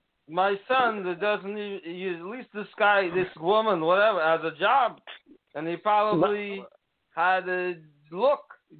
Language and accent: English; Slovakia; also born or lived in Germany; now in United States; We were in, I was originally from in Slovakia, then we moved to Germany, but that's where I came over from Germany, but originally we were in, that was Czech Republic.